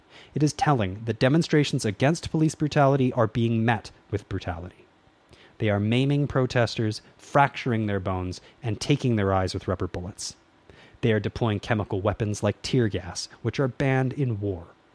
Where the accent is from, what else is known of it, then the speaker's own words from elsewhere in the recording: Canada; As a Canadian